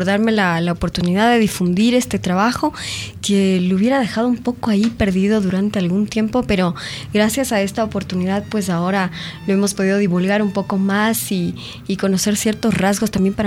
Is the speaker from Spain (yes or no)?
no; Ecuador; una realidad que no solamente lo vivimos nosotros como ecuatorianos, sino varios países de América Latina